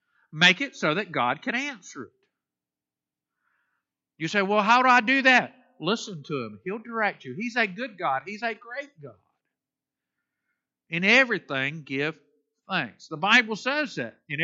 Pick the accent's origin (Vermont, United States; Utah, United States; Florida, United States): Florida, United States; This time of the year in Indiana and growing up in Florida, it wasn't as distinct as it is here.